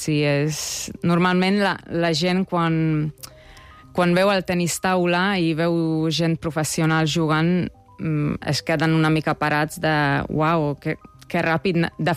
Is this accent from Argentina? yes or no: no; Senta, Vojvodina, Serbia; Vaig començar amb 7 anys a Sèrbia, al Senta, al meu poble